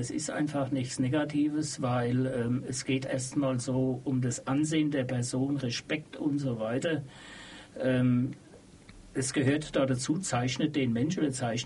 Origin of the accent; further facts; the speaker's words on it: Frankfurt, Hesse, Germany; ich komme aus Frankfurt, Unterliederbach, vielleicht weiß das jemand, wo das ist